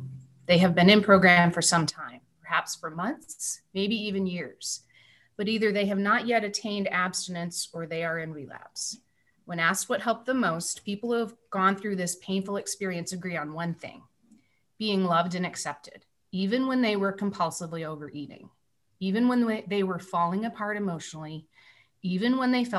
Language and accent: English; Michigan, United States; born there; now in Virginia, United States; I was born in Michigan, but live in Virginia.